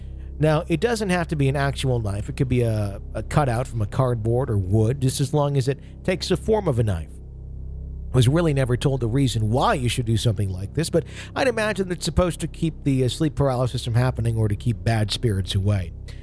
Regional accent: Wales, United Kingdom; I'm from South Wales in the UK

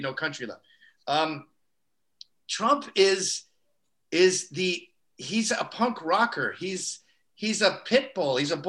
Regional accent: Scotland, United Kingdom; I'm Scottish.

